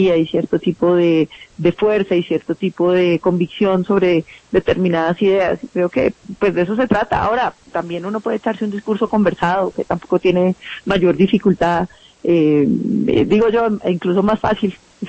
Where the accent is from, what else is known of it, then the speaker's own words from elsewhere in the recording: Colombia; construimos una nación donde quepamos todos y nos podamos querer como colombianos.